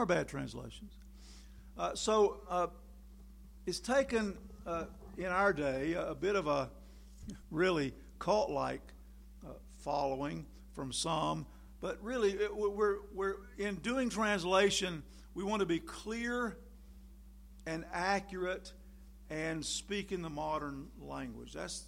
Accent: Tryon, North Carolina, United States; I'm from Tryon, North Carolina, except the road on 26. And Tryon is embraced by three mountains, basically.

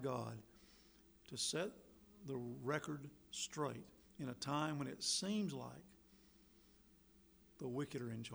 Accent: Tryon, North Carolina, United States; In my hometown, Tryon, there's a railroad track that runs through town.

